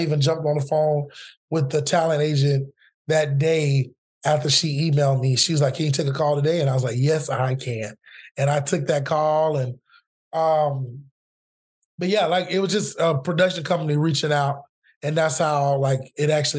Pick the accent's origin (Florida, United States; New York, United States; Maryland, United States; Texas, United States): Florida, United States; Orlando; Like I'm excited that I'm like from Orlando and I can talk about this major company that's in Orlando